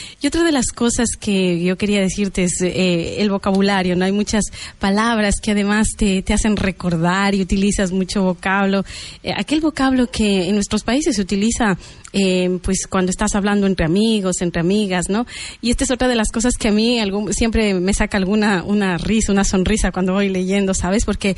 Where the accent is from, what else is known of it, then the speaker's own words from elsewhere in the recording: Ecuador; Así es, soy ecuatoriana, sí. Soy ecuatoriana.